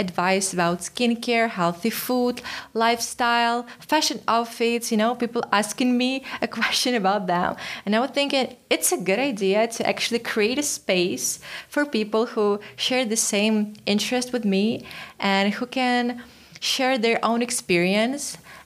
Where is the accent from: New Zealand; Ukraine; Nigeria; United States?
Ukraine; I am originally from Ukraine. Ukraine is a beautiful country in the center of the Europe.